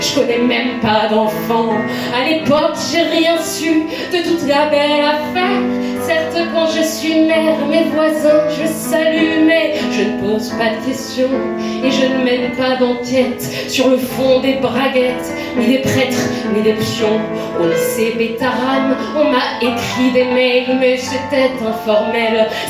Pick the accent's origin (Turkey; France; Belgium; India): France; Toulouse, Occitanie; comme je viens de Toulouse, vous ne le savez pas, et ça c'est super.